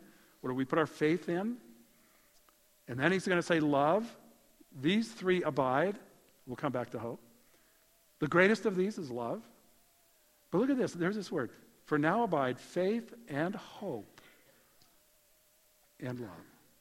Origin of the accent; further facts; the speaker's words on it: Colorado, United States; I grew up in Colorado.